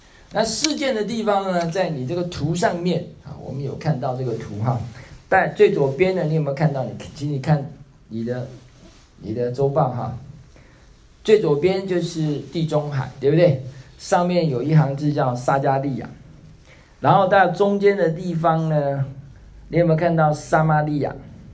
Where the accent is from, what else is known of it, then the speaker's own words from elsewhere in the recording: Taiwan; now in United States; 就像我当时我从台湾飞到美国来的时候